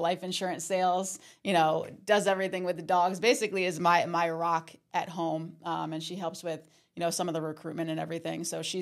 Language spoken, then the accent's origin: English; New Jersey, United States; Yeah, I'm from New Jersey. I went to college for teaching.